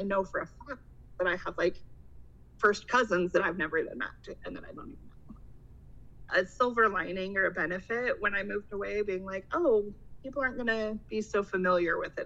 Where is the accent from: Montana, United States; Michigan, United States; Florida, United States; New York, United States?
Montana, United States; Missoula; Growing up in Montana, even in Missoula, because Missoula is only like an hour north of Pinesdale